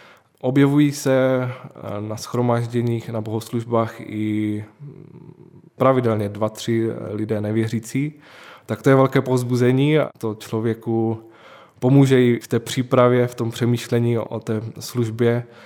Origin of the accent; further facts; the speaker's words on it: Ostrava, Moravian-Silesian Region, Czechia; Celý život jsme žili v Ostravě, takže je to i ten způsob života, všechno je pro nás nové.